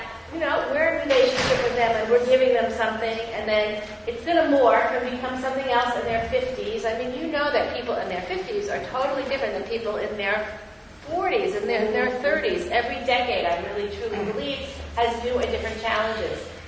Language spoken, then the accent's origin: English; Los Angeles, California, United States; I grew up in Los Angeles, but there's not that many people left in Los Angeles.